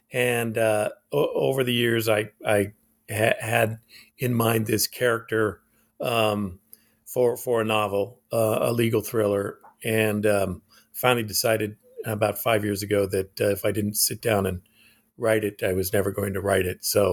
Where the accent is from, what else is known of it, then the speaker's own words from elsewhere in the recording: Alaska, United States; born there; And I was born in Alaska. So I decided to make him from Alaska, but practicing law in Japan.